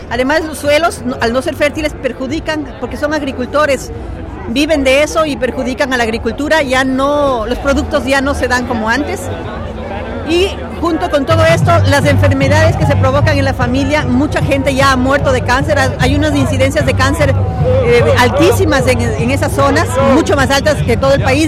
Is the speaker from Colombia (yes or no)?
no; Ecuador; Somos ecuatorianos y trabajamos en temas de actividades de los conflictos